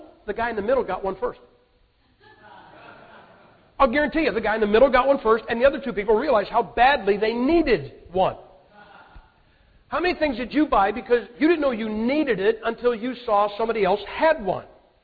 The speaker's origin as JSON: {"language": "English", "town": "Massillon", "region": "Ohio", "country": "United States", "tie": "born or raised there", "said": "You know, I come from Maslin, Ohio."}